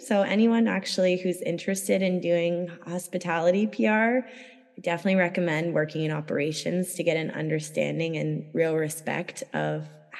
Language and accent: English; Florida, United States; I'm originally from Florida. I went to school at Florida State